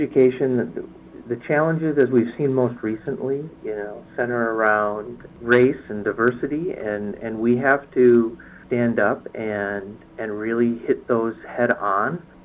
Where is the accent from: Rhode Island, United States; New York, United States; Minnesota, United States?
Minnesota, United States; Winona; growing up in Winona, I had